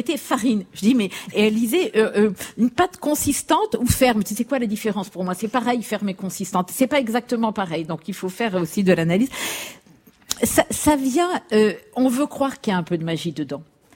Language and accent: French; Morocco; c'était en buvant du thé à la menthe, parce que je viens du Maroc, et le thé à la menthe reste un marqueur.